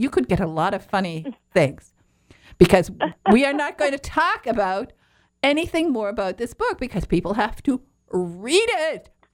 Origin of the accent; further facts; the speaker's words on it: Michigan, United States; I'm from Michigan, and we have this stereotype about people from Alabama.